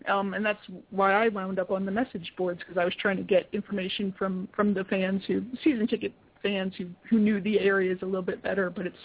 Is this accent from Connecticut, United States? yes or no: yes; Connecticut, United States; I'm from Connecticut. I should be able to pronounce it, and I can't.